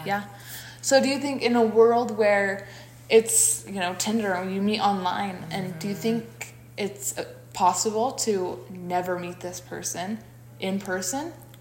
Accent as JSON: {"language": "English", "region": "Pennsylvania", "country": "United States", "tie": "born or raised there", "said": "I grew up in Pennsylvania"}